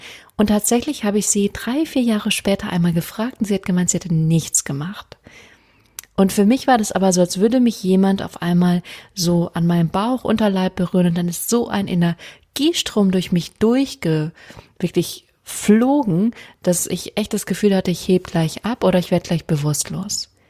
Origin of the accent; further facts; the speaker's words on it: Freiburg, Baden-Württemberg, Germany; Ich komme ursprünglich aus Freiburg, das heißt, ich wohne direkt um die Ecke.